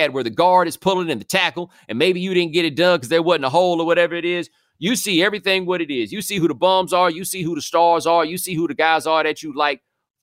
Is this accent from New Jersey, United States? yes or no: no; Houston, Texas, United States; also born or lived in Atlanta; Because I grew up in Houston, you know, and then got the Atlanta thing.